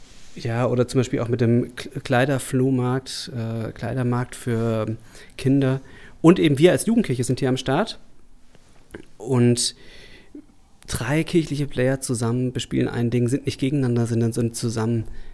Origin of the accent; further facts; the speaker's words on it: Emmendingen, Baden-Württemberg, Germany; born there; now in Stuttgart, Germany; am Kaiserstuhl. Ungefähr Emmendingen.